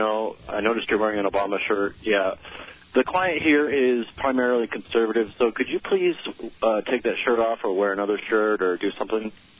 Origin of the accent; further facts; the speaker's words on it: Salt Lake City, Utah, United States; Yeah, I am from Salt Lake City, but guess what? I'm not a Mormon.